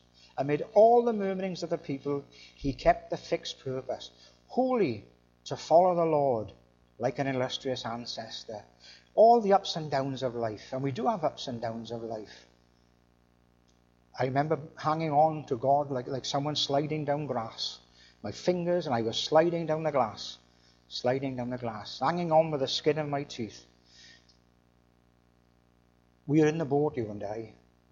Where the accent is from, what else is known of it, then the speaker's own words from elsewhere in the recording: Wales, United Kingdom; I'm a Welsh Calvinistic, that's my background, Calvinistic Welshman, Presbyterian Church in Wales, that's the background I come from.